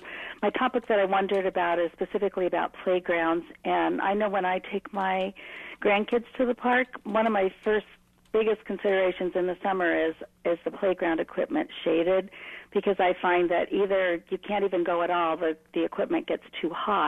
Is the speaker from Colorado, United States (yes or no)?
no; California, United States; And I grew up in California where it wasn't really a consideration